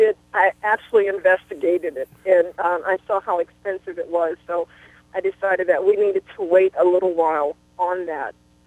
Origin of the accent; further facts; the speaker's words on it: New Orleans, Louisiana, United States; And when I was growing up in New Orleans, we knew our neighbors